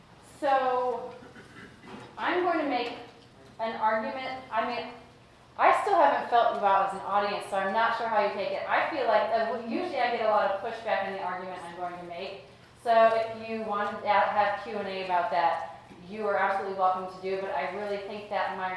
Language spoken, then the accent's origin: English; Wisconsin, United States; I grew up in Wisconsin